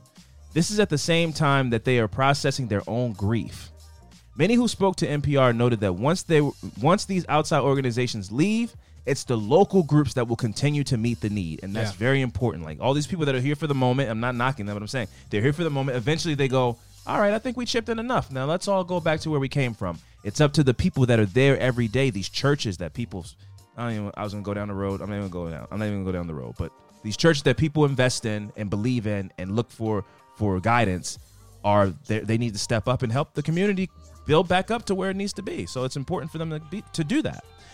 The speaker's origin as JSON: {"language": "English", "town": "Baltimore", "region": "Maryland", "country": "United States", "said": "That's West Side. I'm from East Side. I don't know nothing about Lexington Market."}